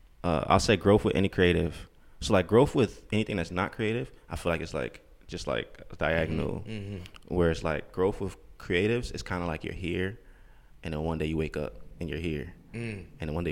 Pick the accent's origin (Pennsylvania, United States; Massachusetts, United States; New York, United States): New York, United States; Harlem; Yeah, I mean, I'm from Harlem.